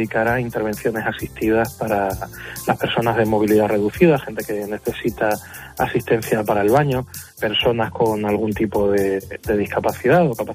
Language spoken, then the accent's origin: Spanish; Canary Islands, Spain; now in Chiclana, Spain; tengo la familia aquí, por eso he terminado aquí temporalmente, aunque yo soy de Tenerife.